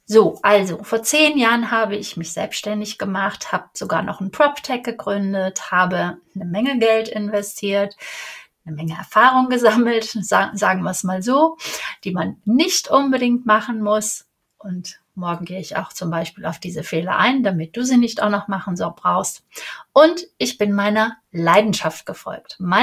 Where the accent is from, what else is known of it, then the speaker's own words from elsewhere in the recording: Cologne, North Rhine-Westphalia, Germany; Ich bin Kölnerin.